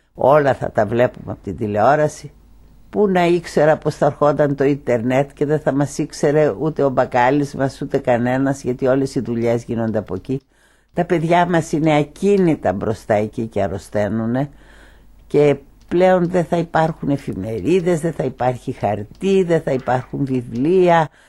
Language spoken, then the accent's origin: Greek; Greece; γιατί η κατάσταση στη πατρίδα μου και εγώ την Ελλάδα τη λατρεύω με ένα παθολογικό τρόπο.